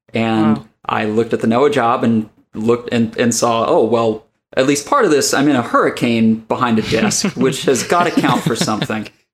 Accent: West Virginia, United States; I have like a lot of vivid memories of growing up in West Virginia and sort of, you know, sitting out on the front porch with my grandpa and my mom

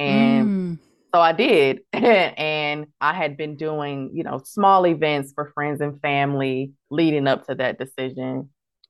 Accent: Milwaukee, Wisconsin, United States; Yep, I grew up in Milwaukee. I went to Nicolet High School, left here, went to Columbia College, Chicago, got a degree in public relations.

